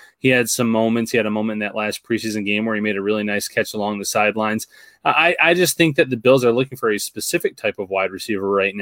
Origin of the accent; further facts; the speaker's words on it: Salamanca, New York, United States; You know, I'm from Salamanca, New York. They start him young there in terms of there's not much to do there.